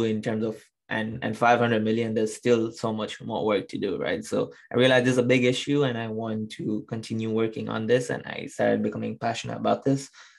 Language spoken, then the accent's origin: English; Tanzania; born there; also born or lived in Kenya; I come from a background, I was born in Tanzania, studied in Kenya, of Indian descent.